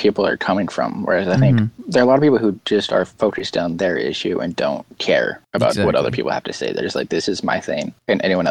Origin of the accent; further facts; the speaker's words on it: Salt Lake City, Utah, United States; The Utah Jazz. I'm from Salt Lake City.